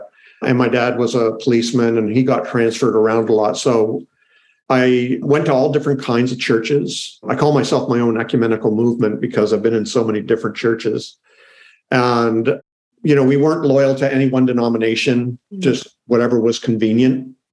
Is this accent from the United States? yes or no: no; Canada; I'm Canadian, so I'm in Canada right now.